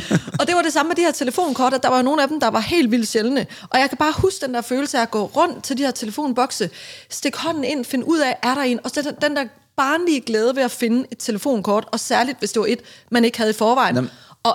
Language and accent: Danish; Randers, Central Denmark Region, Denmark; nu er jeg jo fra Randers